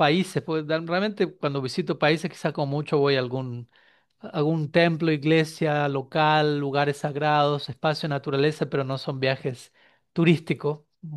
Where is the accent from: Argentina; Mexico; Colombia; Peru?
Argentina; now in Argentina (travelling); Previamente me encontraba más tiempo en mi país natal, en Argentina, y quizás viajaba un poco, brevemente, un par de meses al año máximo. Ahora es a la inversa, un mes al año como mucho voy para Argentina